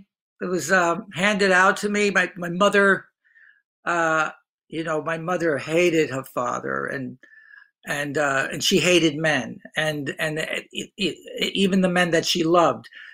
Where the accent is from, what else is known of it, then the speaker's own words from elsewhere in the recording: Hoboken, New Jersey, United States; Yeah, I grew up in Hoboken, New Jersey. Small town.